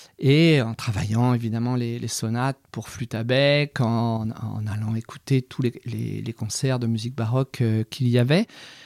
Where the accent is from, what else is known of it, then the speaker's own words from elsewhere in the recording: Brittany, France; moved away; J'étais breton, hein, je viens de Bretagne.